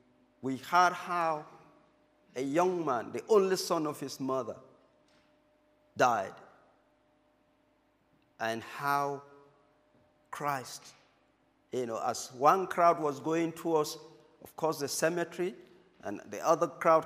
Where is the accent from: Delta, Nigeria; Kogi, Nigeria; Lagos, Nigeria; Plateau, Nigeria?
Plateau, Nigeria; Jos; born there; I was born in Jos, Northern Nigeria